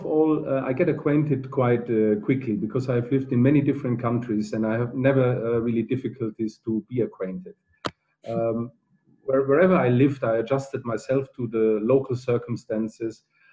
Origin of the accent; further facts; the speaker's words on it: Munich, Bavaria, Germany; moved away as an adult; also born or lived in Middle East; I am 50 years old. I was born in Munich. I lived there until my final exams at school.